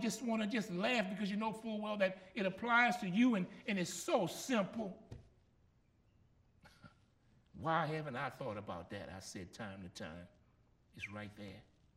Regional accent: Gramercy, United States; And growing up in Gramercy, you know what they taught me? My uncles used to teach me.

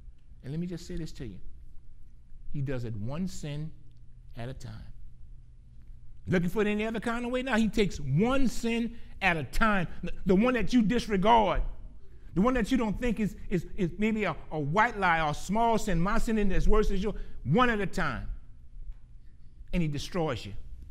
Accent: Gramercy, Louisiana, United States; Now, I remember when they built a new elementary school in my hometown of Gramercy. It was a beautiful school for that time.

